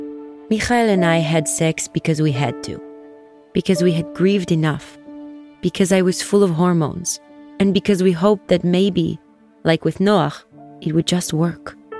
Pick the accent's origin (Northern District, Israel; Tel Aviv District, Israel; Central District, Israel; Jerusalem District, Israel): Northern District, Israel; Nahariya; Growing up in Nahariya, we had Katyusha rockets rain down on us pretty regularly.